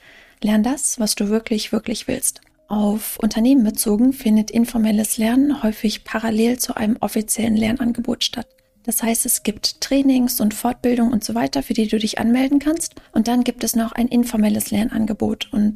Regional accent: Königswinter, North Rhine-Westphalia, Germany; ich komme ursprünglich aus Königswinter. Das ist direkt gegenüber, eins links, eins rechts rheinisch. Und so von Rheinländer zu Rheinländer geht es meistens ganz gut.

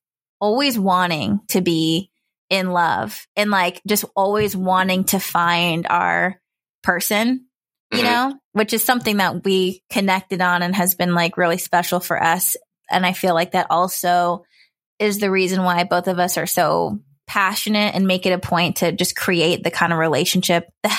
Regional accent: Stockton, California, United States; So as far as like growing up in Stockton, we were originally supposed to go to the same high school.

